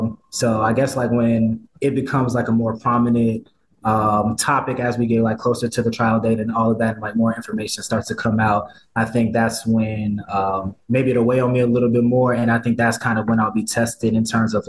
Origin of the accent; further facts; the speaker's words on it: Atlanta, Georgia, United States; Like, I'm born and raised in Atlanta. I'm used to being around a lot of people that look like me naturally